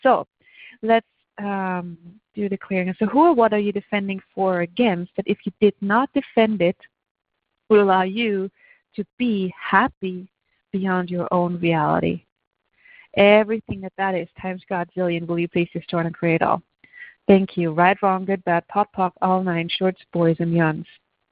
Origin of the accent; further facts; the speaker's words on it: Austria; I grew up in Austria, so I know how you know, the German-speaking countries can be like